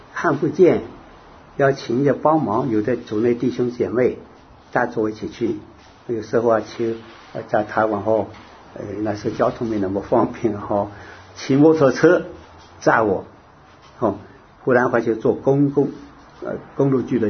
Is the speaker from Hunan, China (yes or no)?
yes; Hunan, China; moved away as an adult; now in Taiwan; 我当兵以后到了台湾，我是湖南的哦，到台湾哦